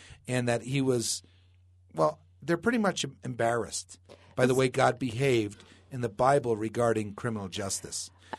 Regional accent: New Jersey, United States; I grew up in New Jersey, and my dad spanked us.

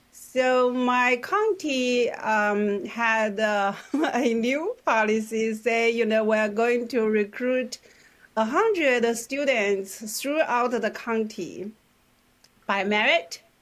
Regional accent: South China, China; because my family was from a little country from the south of China, I was stopped from going to school pursuing my education at all after I had 5 years of elementary school education.

